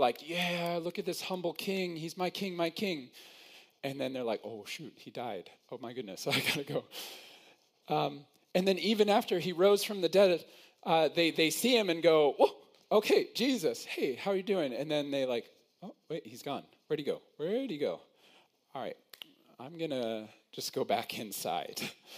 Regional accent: United States; now in Canada; I didn't. I'm American, so I don't know what kings are. But here in Canada, we have a king, okay?

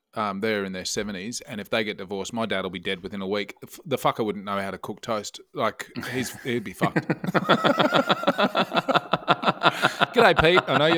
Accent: Bundaberg, Queensland, Australia; It's also from that news is from my hometown of Bundaberg, which is classic Bundaberg behaviour.

